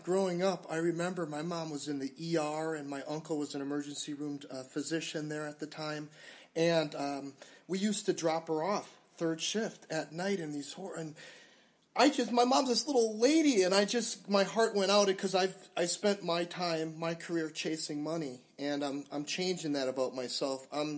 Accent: Wisconsin, United States; now in San Diego, United States; You know, I am from Wisconsin. I love the Midwest. I love Wisconsin. I left it, though, in 97, left my mom, my dad, my grandma's still there, and my brother and sister for San Diego.

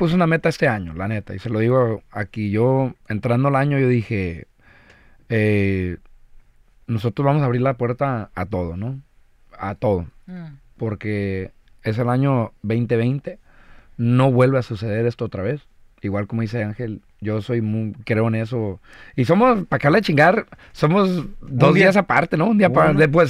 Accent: Mexico; now in United States; yo soy mexicano de corazón, pero pues a huevo, soy americano aquí, pues.

